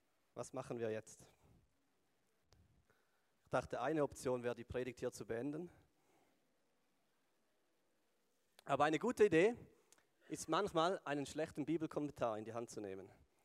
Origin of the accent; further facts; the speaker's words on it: Switzerland; gehören wir als Schweizer zu den privilegierten 1% der Top-Reichen.